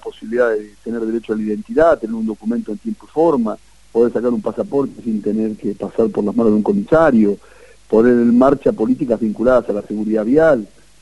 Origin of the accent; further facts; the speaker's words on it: Chivilcoy, Buenos Aires Province, Argentina; Yo soy de una ciudad parecida a la de ustedes, digamos, soy de Chivilcoy